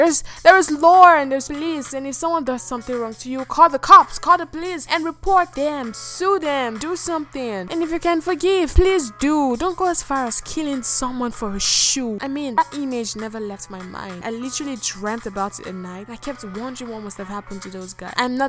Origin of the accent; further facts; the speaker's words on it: Nigeria; I grew up in Nigeria, and so I know very much about jungle justice.